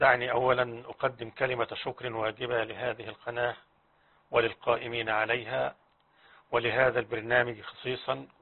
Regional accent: Minshat al-Umara, Egypt; أما عن النشأة فأنا من مواليد منشية الأمراء.

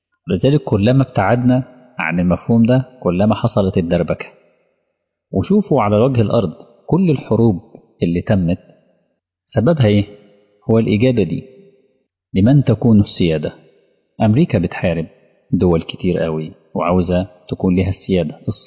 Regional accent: Egypt; عندي أنا كمصري

